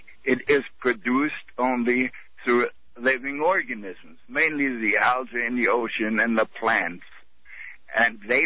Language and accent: English; Germany; English is a second language; Like I come from East Germany originally, and I lived 17 years under communism there